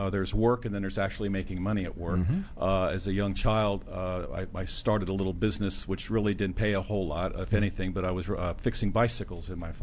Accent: Indiana, United States; also born or lived in Pennsylvania; Indiana originally, and then Pennsylvania later on in my life.

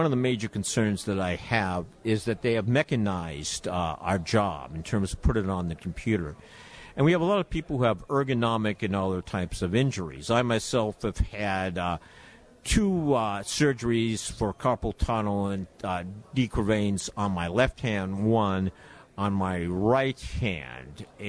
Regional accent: Oakland, California, United States; training on health and safety here in Oakland, and I'm really delighted that AFGE 12th District have come to my hometown.

